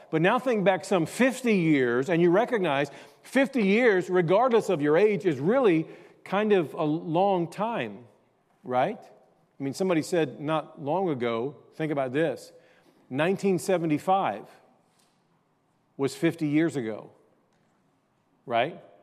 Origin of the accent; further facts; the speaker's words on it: Cahokia, Illinois, United States; also born or lived in East St. Louis; So St. Louis, East St. Louis, and then my hometown, Cahokia, Illinois. In time, that became a pretty rough area.